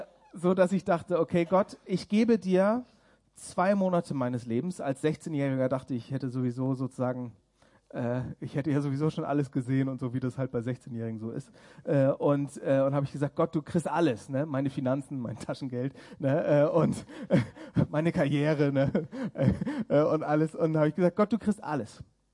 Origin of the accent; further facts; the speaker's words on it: Bremen, Germany; Ich bin selber aufgewachsen in Bremen, also in Norddeutschland, da ganz oben. Bin der Jüngste von 6 Kindern. Und wir sind immer zur Kirche gegangen. Das war eine ganz evangelikale Landeskirche.